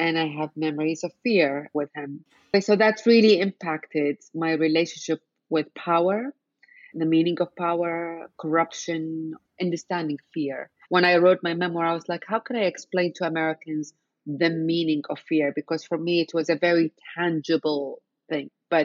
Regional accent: Baghdad, Baghdad Governorate, Iraq; English is a second language; If you haven't figured it out from my accent, I'm born and raised in Baghdad, Iraq.

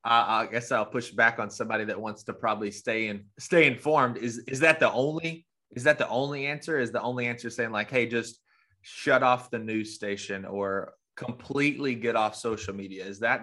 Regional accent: Arkansas, United States; like, maybe Rena and I grew up in Arkansas. I don't want to see snakes. I've seen a ton of snakes.

